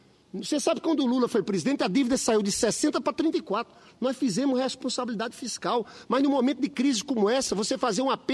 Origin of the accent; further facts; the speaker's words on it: Paraíba, Brazil; now in Rio de Janeiro, Brazil; Eu sou paraibano, sou senador pelo Rio, mas tenho muito orgulho de ser nordestino. Estive agora, em dezembro, janeiro, na minha terra, na Paraíba.